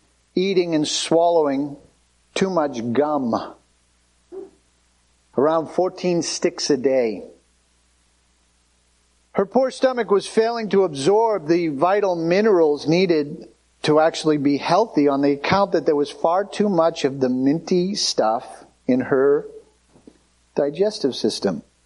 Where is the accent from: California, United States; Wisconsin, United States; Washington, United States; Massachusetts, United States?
Massachusetts, United States; Clams and oysters, and growing up on Cape Cod, having them raw and having them all sorts of ways.